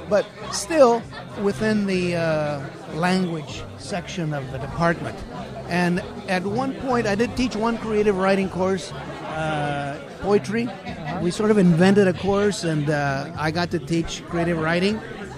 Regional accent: San Marcos, Texas, United States; born there; now in Boston, United States; I was born in San Marcos, Texas, between Austin

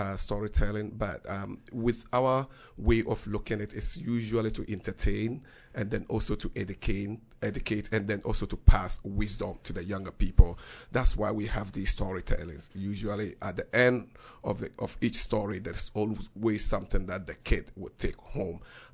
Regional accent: Northern Region, Ghana; first language Dagbanli; So this happened to be my first language, which is the Dagbanli. I also just happened to be part of the Buzung clan.

